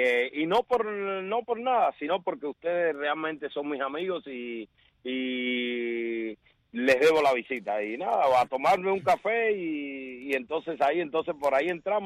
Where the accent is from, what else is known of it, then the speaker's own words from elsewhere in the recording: Guajay, Havana, Cuba; Sí, realmente soy de Guajay, Boyeros, orgullosamente Guajay y Boyeros, ¿no? Ciudad Habana, pero mi padre es de Villa Clara.